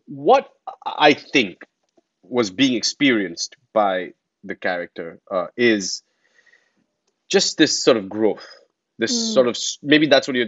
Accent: India; moved away as an adult; now in United States; I think some of it culturally comes from being Indian. I think we grew up, our education system is such where it is very methodical. You know, sort of when I came to America and I was in a calculus class in college when I was 18

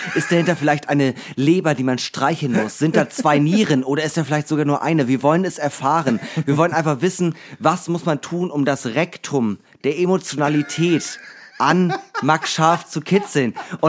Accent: Hamburg, Germany; als Hamburger so oder als Leute, die in Hamburg wohnen, habe ich das Gefühl

